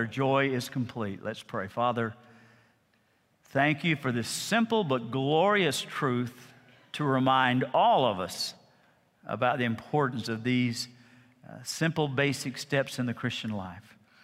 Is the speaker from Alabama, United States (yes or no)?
yes; Alabama, United States; You know, when I was a kid growing up in Lower Alabama, we really had some high-tech appliances.